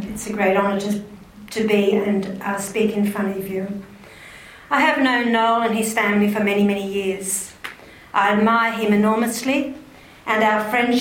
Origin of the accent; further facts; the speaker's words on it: New South Wales, Australia; I am from the Murrumbidgee end of the Wiradjuri territory.